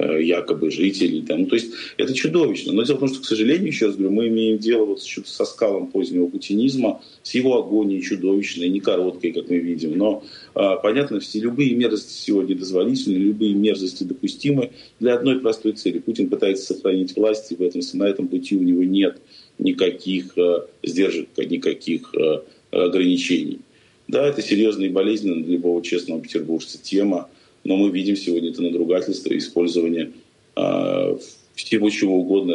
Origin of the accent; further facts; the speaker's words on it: Saint Petersburg, Russia; как любому, мне кажется, настоящему петербуржцу, который понимает суть и смысл происходящего